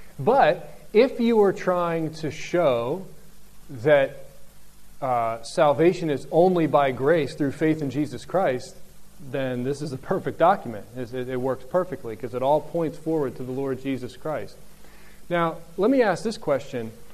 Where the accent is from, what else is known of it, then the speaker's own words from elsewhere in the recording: United States; would I as an American, would you as whatever nationality you are